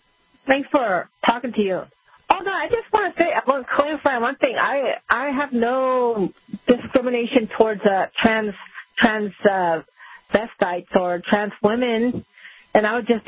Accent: California, United States; No, I grew up in California, so, you know, the anything goes out there.

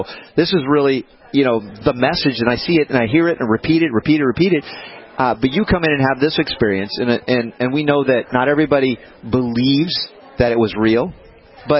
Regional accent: New York, United States; I didn't know what a farm was. I grew up in New York.

